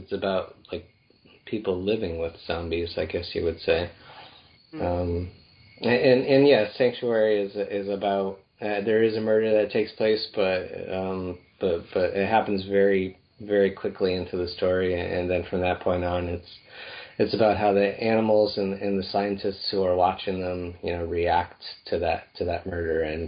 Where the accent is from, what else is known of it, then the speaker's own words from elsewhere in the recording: Connecticut, United States; I grew up in Connecticut, so I'm aware of your snowstorms.